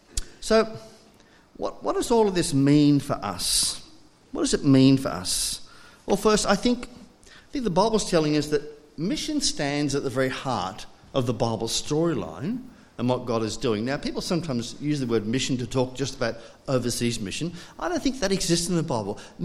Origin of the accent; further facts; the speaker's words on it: Scotland, United Kingdom; born there; And I was born in Scotland, and so we wanted to go back and see family and friends before some of them died.